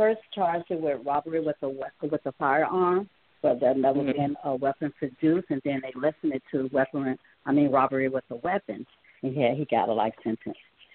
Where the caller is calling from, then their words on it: Orlando, Florida, United States; I'm calling from Orlando, Florida.